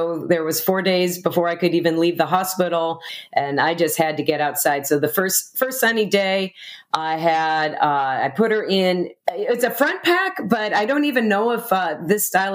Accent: Farmington Hills, Michigan, United States; I'm originally from Farmington Hills, Michigan, but my parenthood started in Northern California

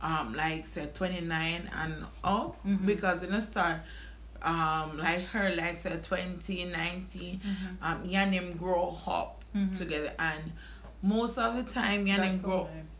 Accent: Portland, Jamaica; I am from Portland

